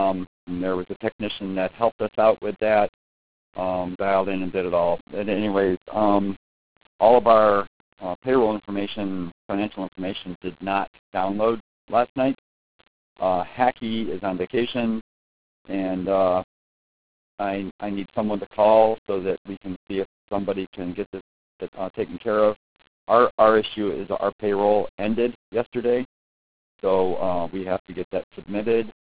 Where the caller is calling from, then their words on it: Eastlake, Ohio, United States; I'm calling from Lake County Captains, East Lake, Ohio.